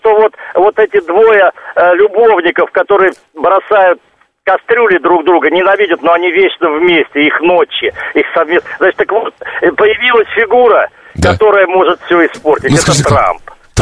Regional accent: Moscow, Russia; born there; Родился я, конечно, здесь, в Москве.

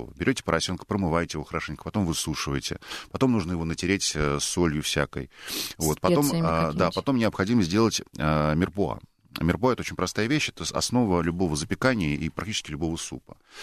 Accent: Balashikha, Moscow Oblast, Russia; now in Moscow, Russia; мама живет в моем родном городе, в Балашихе, а я живу в Москве

